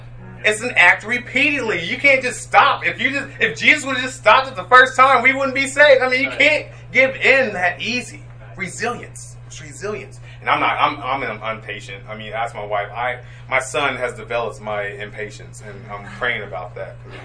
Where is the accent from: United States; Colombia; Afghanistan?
Colombia; I'm from Columbia. And when I lived in Columbia, I was not a godly person by any means necessary.